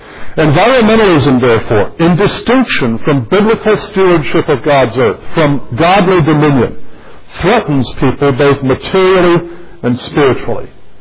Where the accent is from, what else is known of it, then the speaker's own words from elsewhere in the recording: Los Angeles, California, United States; I grew up around Los Angeles in the 1960s and 1970s